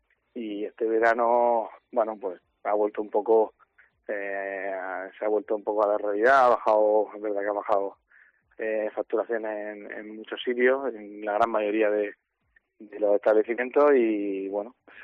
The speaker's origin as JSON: {"language": "Spanish", "region": "Region of Murcia", "country": "Spain", "said": "nos gusta mucho, tanto ciudad como región, somos una región de Murcia muy de muy salir"}